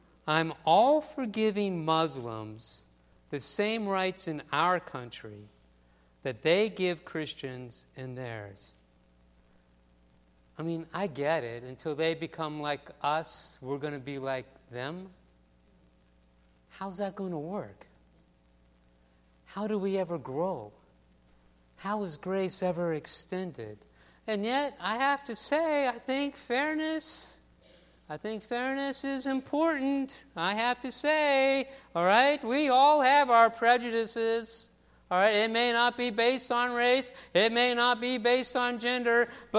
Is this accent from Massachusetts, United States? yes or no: no; Florida, United States; I grew up in South Florida. We didn't have air conditioning, not in our houses, not in our schools, not in our cars.